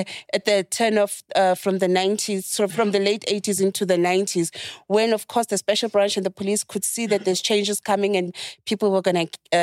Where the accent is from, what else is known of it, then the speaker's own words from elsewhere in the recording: South Africa; I'm South African